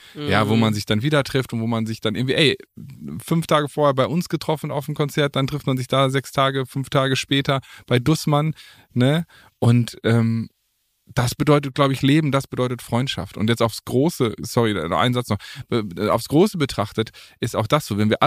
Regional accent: Paderborn, North Rhine-Westphalia, Germany; wir haben gestern in Paderborn gespielt, meine Heimat.

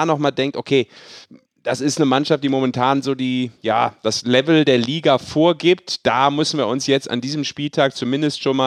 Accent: Rhineland, Germany; ich darf das als Rheinländer sagen

